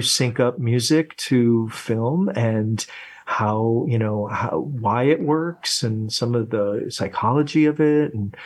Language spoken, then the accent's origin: English; Indiana, United States; growing up in Northwest Indiana and having the South Shore train just take you right into the heart of the city was one of my most favorite things to do.